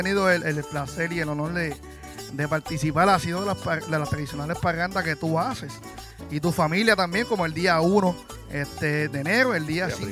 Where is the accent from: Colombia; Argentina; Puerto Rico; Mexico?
Puerto Rico; Humacao; yo soy, ¿verdad?, original de natural de Humacao. Yo nací en Humacao, tengo mis estudios, tengo mi casa, todo en Humacao, pero me gusta más San Lorenzo